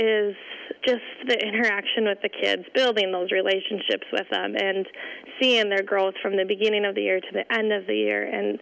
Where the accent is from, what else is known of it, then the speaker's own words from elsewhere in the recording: Mobridge, South Dakota, United States; I am from Mobridge. Like I said, I grew up here. I have a passion for our town